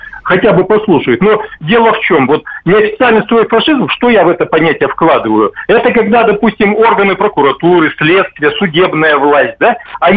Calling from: Chaykovsky, Perm Krai, Russia; город Чайковский, Пермский край.

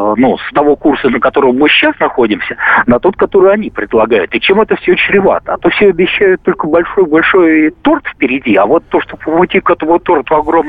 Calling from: Moscow, Russia

